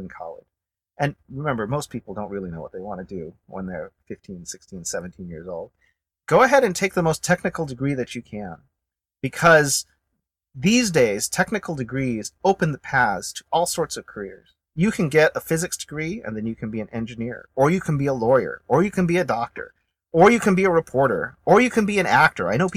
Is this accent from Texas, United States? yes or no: no; Alabama, United States; also born or lived in Tennessee; Well, I was born in Tennessee, and I grew up in Alabama, and I went to school in Boston.